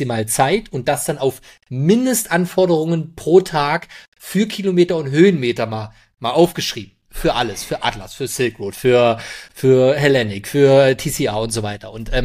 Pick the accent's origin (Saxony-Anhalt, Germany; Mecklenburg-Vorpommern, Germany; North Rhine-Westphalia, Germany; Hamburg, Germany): Saxony-Anhalt, Germany; Magdeburg; Ich komme ja aus Magdeburg, ich lebe hier. Von daher habe ich da auch eine große Heimatverbundenheit